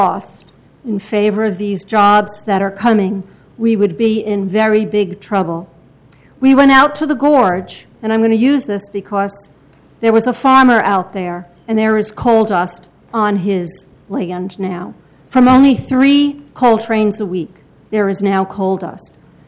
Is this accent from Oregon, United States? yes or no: yes; Portland, Oregon, United States; I'm from North Portland. I live 5 blocks from the railroad cut